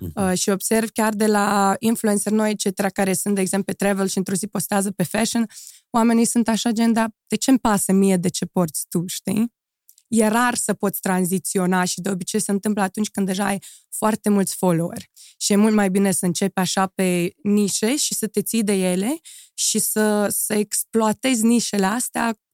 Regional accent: Moldova; Întotdeauna am zis că sunt moldoveancă și atât.

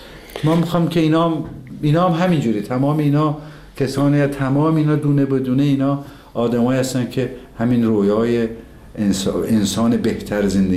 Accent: Tabriz, East Azerbaijan, Iran; دیدیم ما که بچه تبریز هستیم، کوفته تبریزی

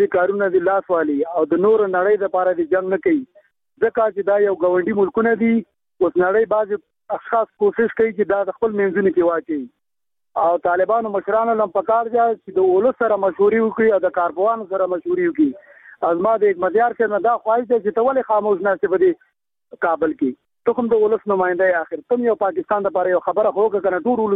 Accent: Nangarhar, Afghanistan; د ننګرهار

